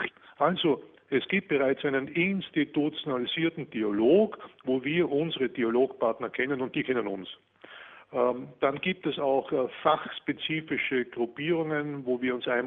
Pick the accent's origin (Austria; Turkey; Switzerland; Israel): Austria; und ich bin ja Österreicher